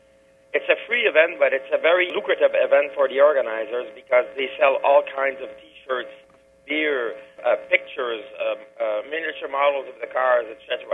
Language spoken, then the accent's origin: English; Kirkland Lake, Ontario, Canada; also born or lived in Noranda, Quebec; now in Montreal, Canada; I live in Montreal. I'm originally from Kirkland Lake, Ontario, and then Noranda, Quebec, where I used to work for the Noranda Mines until they got rid of us.